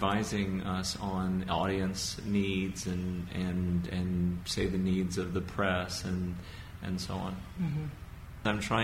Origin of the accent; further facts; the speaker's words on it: Hawaii, United States; I grew up in Hawaii in the 70s, 80s. I've seen it. Hawaii was not an easy place.